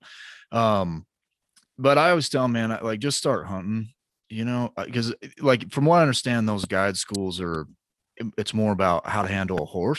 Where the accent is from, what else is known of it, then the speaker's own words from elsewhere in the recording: Utah, United States; I mean, growing up in Utah, we start hunting spikes